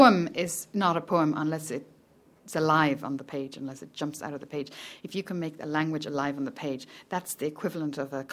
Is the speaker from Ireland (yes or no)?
yes; Ireland; Being a woman maybe comes into it after that, and being Irish is maybe the least of my worries, quite honestly.